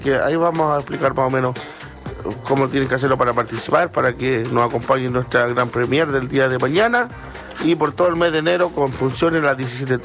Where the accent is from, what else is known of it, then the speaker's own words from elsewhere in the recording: Talca, Maule, Chile; Igual yo me alimento de completos. Soy de Talca.